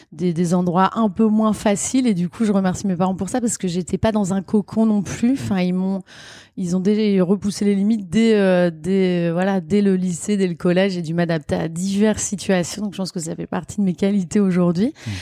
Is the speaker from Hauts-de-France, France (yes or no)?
yes; Lille, Hauts-de-France, France; je suis issue d'une famille de 5 enfants. J'ai grandi donc à Lille, dans le nord de la France. J'ai grandi avec 3 frères autour de moi